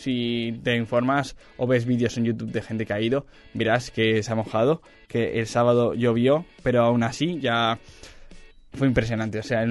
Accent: Valencia, Valencian Community, Spain; yo soy de Valencia y nos fuimos hasta Bilbao a vivir la experiencia

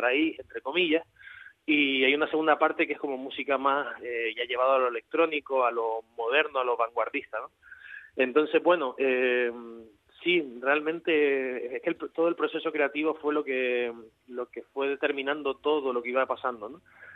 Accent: Canary Islands, Spain; also born or lived in Fuerteventura; Yo soy de Gran Canaria, sí, soy canario.

